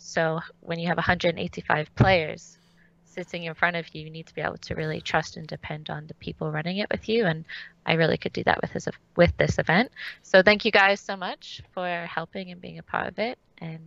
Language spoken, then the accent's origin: English; Halifax, Nova Scotia, Canada; from Halifax in Canada.